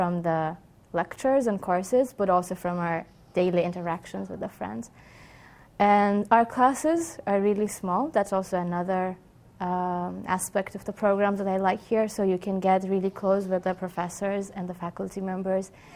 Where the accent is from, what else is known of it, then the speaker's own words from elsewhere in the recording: Iran; I'm from Iran